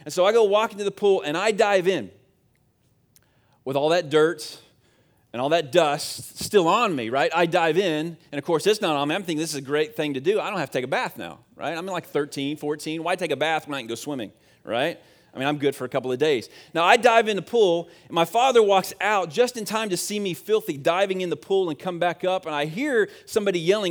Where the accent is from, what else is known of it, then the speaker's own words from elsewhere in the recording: Leesburg, United States; I grew up in Leesburg, just up the road, about 30 minutes, and we lived in a house, and we had a pool, one of the few pools actually in our neighborhood.